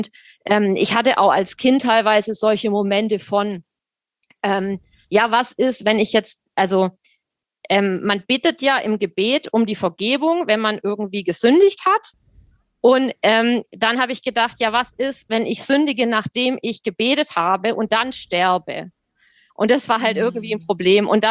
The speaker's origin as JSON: {"language": "German", "region": "Baden-Württemberg", "country": "Germany", "tie": "born or raised there", "said": "Ich komme aus Württemberg, bin auch aufgewachsen im württembergischen Pietismus."}